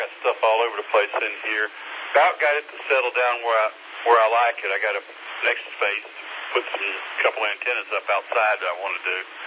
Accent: the South, United States; I'm born and raised in the South, and so I understand the yes sirs and the yes ma'ams and that kind of stuff.

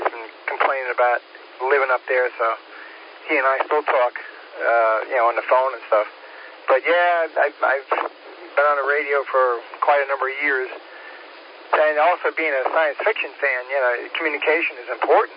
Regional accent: Long Island, New York, United States; also born or lived in Vero Beach, Florida; Well, growing up on Long Island, we hit the beach 15 minutes away, and then spending 20 years in Vero Beach, Florida, you know, the beach was even closer.

